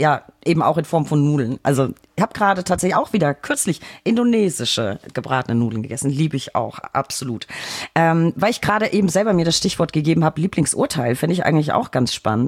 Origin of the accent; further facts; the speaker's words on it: Bavaria, Germany; Ich komme auch aus Franken ursprünglich.